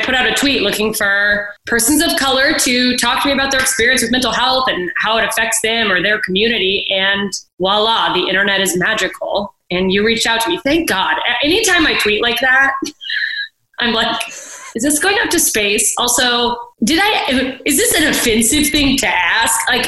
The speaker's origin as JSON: {"language": "English", "region": "Alaska", "country": "United States", "tie": "born or raised there", "said": "I grew up in Alaska and we have a pretty big Filipino population"}